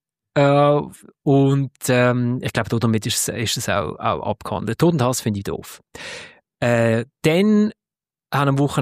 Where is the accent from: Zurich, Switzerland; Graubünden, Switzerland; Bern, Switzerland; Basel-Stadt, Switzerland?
Basel-Stadt, Switzerland; Basel; dass ich als Basler mich im Staub wälze